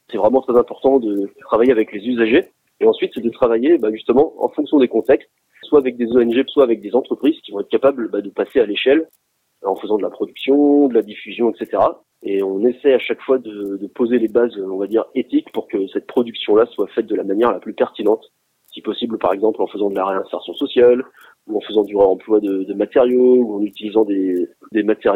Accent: France; chez nous en France

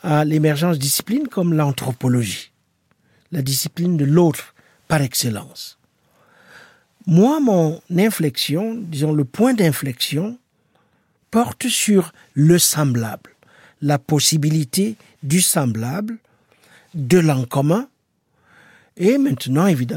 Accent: Cameroon; moved away; Moi, j'ai grandi au Cameroun à l'époque où on prenait au sérieux l'idée de construire son propre pays.

